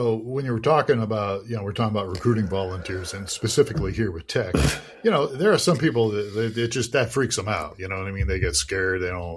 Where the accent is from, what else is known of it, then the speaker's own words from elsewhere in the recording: Ohio, United States; We grew up in Ohio. We did stuff like that.